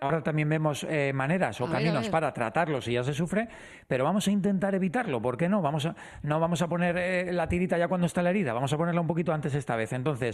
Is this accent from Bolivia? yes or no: no; Spain; España es uno de ellos. Somos, con perdón del gremio, pero somos los profesores de Europa, vamos, en cuanto a vacaciones.